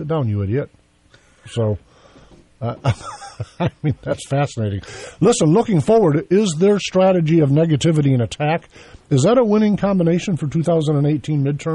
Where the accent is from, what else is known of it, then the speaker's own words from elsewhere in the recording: United States; I'm an American. And to Trump's words, I'm an American dreamer.